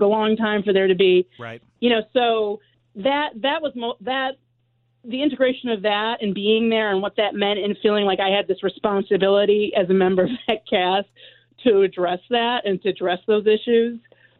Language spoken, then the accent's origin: English; Detroit, Michigan, United States; growing up in Detroit, I watched SCTV